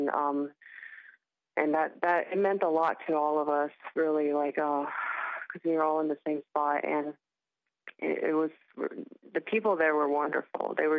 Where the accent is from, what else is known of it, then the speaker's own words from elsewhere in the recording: South Korea; now in Atlanta, United States; I am currently residing in Atlanta, Georgia, and I came from South Korea 21 years ago.